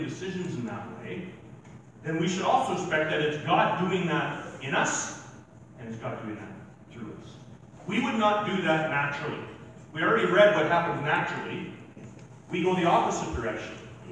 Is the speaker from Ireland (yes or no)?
yes; Ireland; I'm Irish.